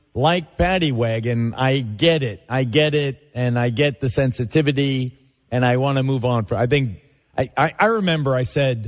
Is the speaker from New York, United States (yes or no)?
yes; Williamsburg, New York, United States; also born or lived in West Babylon; which is an expression I used as a kid growing up in Williamsburg and West Babylon.